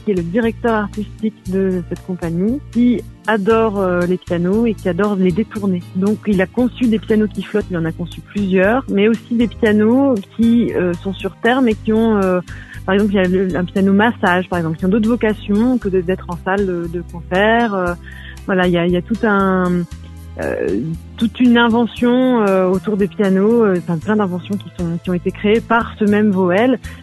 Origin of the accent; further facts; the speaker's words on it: Denain, Hauts-de-France, France; moved away as an adult; je suis moi-même issue du Nord, moi je viens de Denain, en fait j'ai grandi à Denain jusqu'à mes 18 ans.